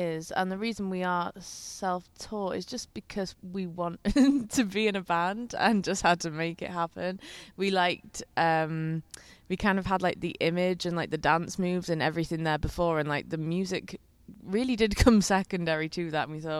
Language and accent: English; Chesterfield, East Midlands, United Kingdom; moved away as an adult; now in Cardiff, United Kingdom; I'm actually from Chesterfield in Derbyshire, close to Sheffield. I moved to Cardiff about 8 years ago now.